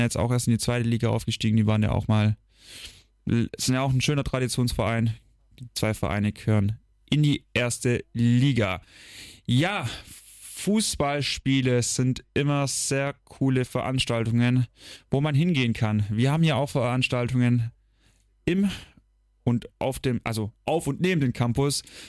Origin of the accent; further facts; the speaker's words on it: Baden-Württemberg, Germany; Ja, ich bin dieses Wochenende in der Heimat. Also ich komme aus dem Süden. Ich bin ein Schwabe.